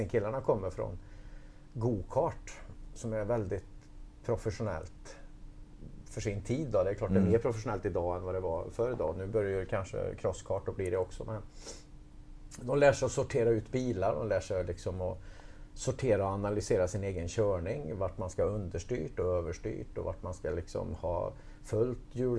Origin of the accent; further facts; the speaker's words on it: Värmland, Sweden; eftersom jag kommer från Värmland då, där det är dansbandsmusik och rally som kommer ifrån